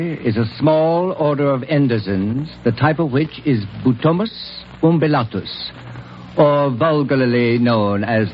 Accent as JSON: {"language": "English", "region": "Indiana", "country": "United States", "said": "I'm from Indiana, Joanne, so go right ahead."}